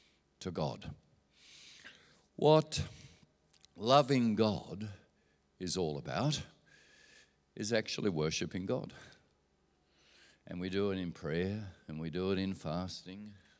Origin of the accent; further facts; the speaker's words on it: Australia; And I grew up in Australia where if a woman married, she had to retire from the public service.